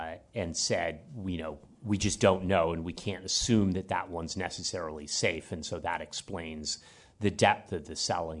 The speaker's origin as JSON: {"language": "English", "region": "New York", "country": "United States", "said": "the New York State individual market when, I say we because I'm a New Yorker"}